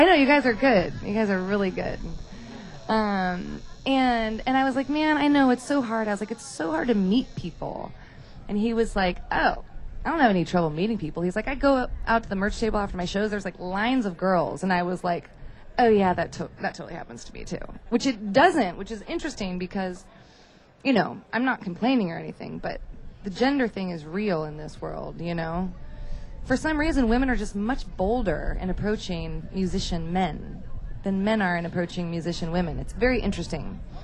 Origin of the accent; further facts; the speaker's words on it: California, United States; now in Nashville, United States; I am a Californian, recently moved to Nashville, and a big part of moving to Nashville was because I wanted to write with people.